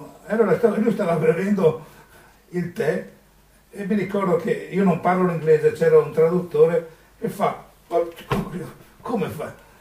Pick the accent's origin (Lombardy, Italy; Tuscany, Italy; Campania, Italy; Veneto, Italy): Veneto, Italy; Venice; born there; Io sono nato a Venezia, sono veneto